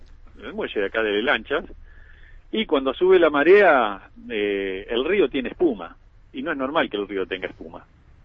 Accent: Viedma, Río Negro, Argentina; Yo soy nacido acá en Viedma. Tengo 54 años

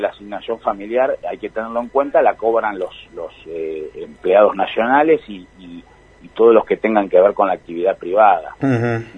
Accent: Patagonia, Argentina; porque nosotros somos patagónicos, vivimos acá y representamos a la provincia y por supuesto a la Patagonia

